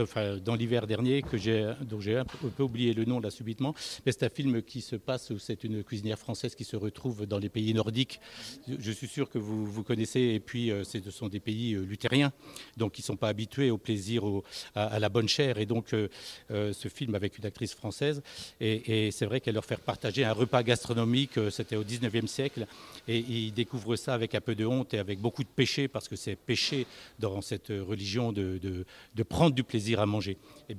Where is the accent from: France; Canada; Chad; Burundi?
France; Dijon, Bourgogne-Franche-Comté; moved away as an adult; now in Lyon, France; je suis à Bourguignon, je suis né en Bourgogne, à Dijon, où j'ai vécu 25 ans, mais je suis arrivé à Lyon pour faire mes études en 1980 et j'ai plus jamais quitté Lyon.